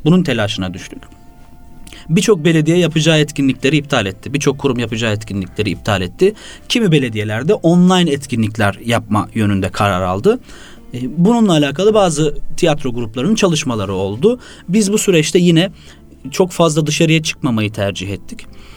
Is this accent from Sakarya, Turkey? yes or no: yes; Sakarya, Turkey; born there; now in Istanbul, Turkey; 92 yılında Sakarya'da doğdum. İmam Hatip'i Hendek'te bitirdikten sonra kısa bir üniversite maceram oldu. İlahiyat Fakültesini hazırlık sınıfında bırakıp İstanbul'a geldim